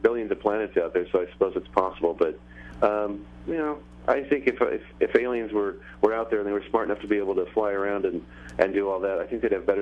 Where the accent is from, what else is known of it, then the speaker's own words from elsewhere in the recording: California, United States; born there; I was born in Southern California. My earliest memories are of the Mansons and the Zodiac.